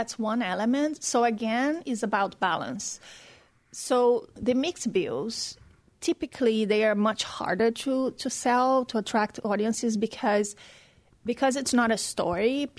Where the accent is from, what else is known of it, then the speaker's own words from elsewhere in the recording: Brazil; now in Phoenix, United States; But I grew up in a very warm country. I grew up in Brazil.